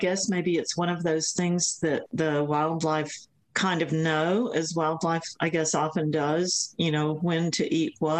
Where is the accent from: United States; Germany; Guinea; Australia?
United States; Southeast; I grew up in the Southeast, and I don't really know that many people who've grown ground cherries.